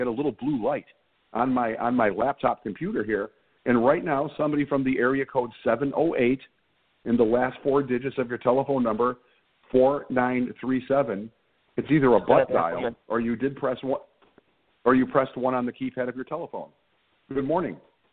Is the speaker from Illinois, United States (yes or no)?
yes; Chicago, Illinois, United States; I'm from Chicago. I'm from the South West Side. I'm a Sox fan. I grew up at 57th and Lawndale.